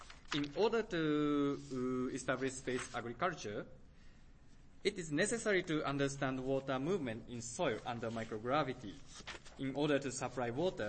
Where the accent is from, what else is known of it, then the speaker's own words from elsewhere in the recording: Japan; I'm from Japan.